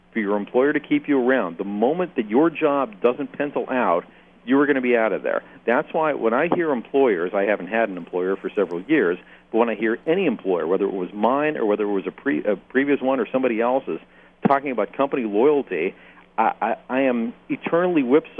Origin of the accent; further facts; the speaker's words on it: Canada; Well, part of it is for me growing up in Canada, I swore I was going to go the rest of my life without seeing a snowflake.